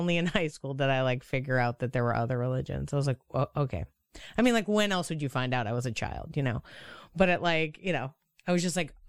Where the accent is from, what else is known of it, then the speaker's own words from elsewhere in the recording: Boston, Massachusetts, United States; But I was like, I was from Boston. I was raised Catholic.